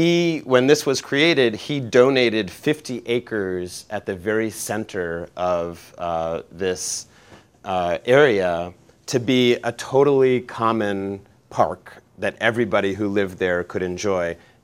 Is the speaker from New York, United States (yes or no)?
no; Newton, Massachusetts, United States; I grew up in Newton, Massachusetts. There's a lovely lake at the center of Newton called Crystal Lake, but it's ringed by houses.